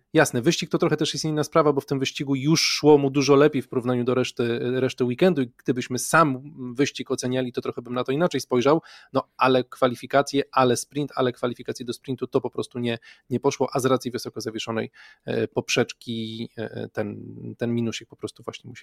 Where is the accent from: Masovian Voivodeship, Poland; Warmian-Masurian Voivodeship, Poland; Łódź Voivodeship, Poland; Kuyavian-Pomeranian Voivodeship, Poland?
Warmian-Masurian Voivodeship, Poland; Olsztyn; ja jestem z Olsztyna